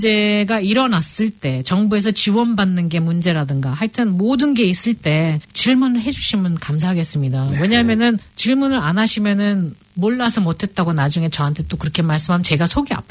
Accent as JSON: {"language": "Korean", "country": "South Korea", "lives_now": "New Zealand", "said": "저는 네. 한국 사람이기 때문에"}